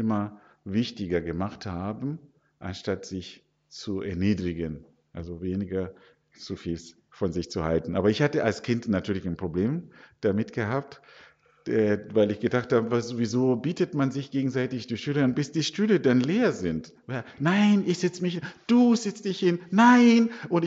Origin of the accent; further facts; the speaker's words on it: Zimbabwe; German is a second language; now in Germany; Ich komme ursprünglich aus Simbabwe.